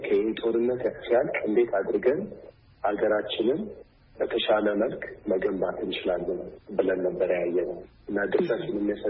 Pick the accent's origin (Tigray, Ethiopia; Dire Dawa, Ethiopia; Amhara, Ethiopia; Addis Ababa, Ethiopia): Addis Ababa, Ethiopia; እኔ ያደግኩት አዲስ አበባ ነው።